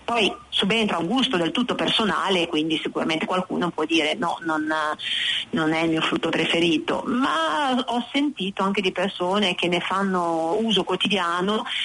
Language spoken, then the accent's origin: Italian; Emilia-Romagna, Italy; Io sono originaria della Romagna, anzi per la verità non mi sono mai mossa se non con frequenti lunghi viaggi, ma rimango molto innamorata della Romagna.